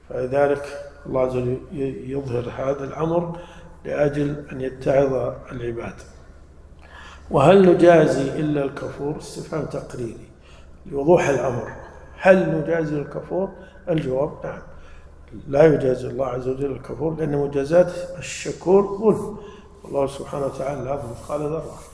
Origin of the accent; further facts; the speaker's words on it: Najd, Saudi Arabia; تعرفون الأثل عندنا في نجد كثير يسمونه الطرفاء